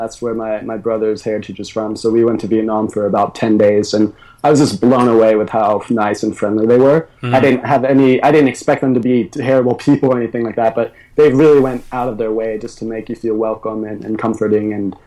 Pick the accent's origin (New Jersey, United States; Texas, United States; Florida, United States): Texas, United States; Growing up in Texas.